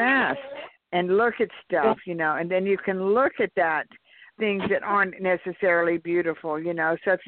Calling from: Georgia, United States; from Georgia.

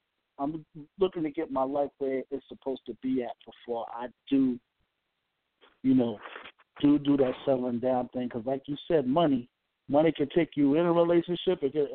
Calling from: New York, United States; I'm calling from the Bronx, New York.

